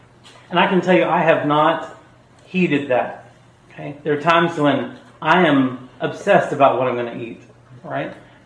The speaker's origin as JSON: {"language": "English", "town": "Luling", "region": "Texas", "country": "United States", "tie": "born or raised there", "said": "I grew up in Luling, where when we got a fashion trend, it was 12 years too late, right?"}